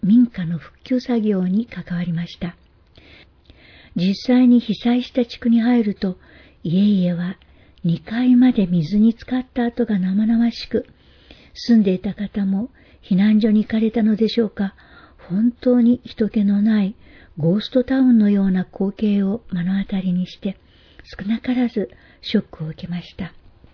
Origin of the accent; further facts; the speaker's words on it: Brazil; Japanese is a second language; 私はブラジルで育ったので、初めて見るものばかりで